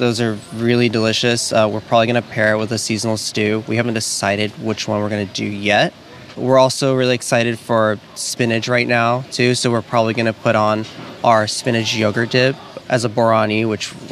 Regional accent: Nebraska, United States; It was always such a treat because I grew up in Nebraska, so it wasn't something that we always had available.

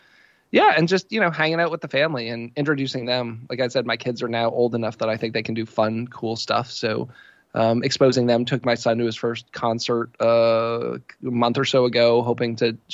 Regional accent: Boston, Massachusetts, United States; You see, I grew up in the Boston area, so I kind of grew up in the like Boston alt rock kind of scene in the 90s.

